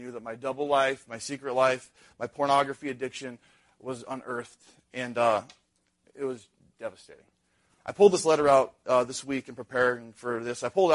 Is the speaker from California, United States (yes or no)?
no; Montana, United States; And we grew up in Montana, and he worked at the local dump in this little rural part of Montana.